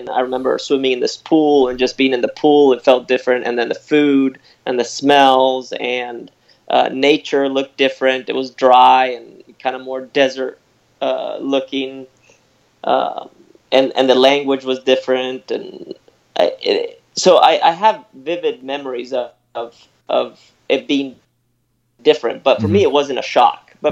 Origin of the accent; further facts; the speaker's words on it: Alicante, Valencian Community, Spain; Yeah, I moved with my family to Spain when I was five. Okay. So in 1987.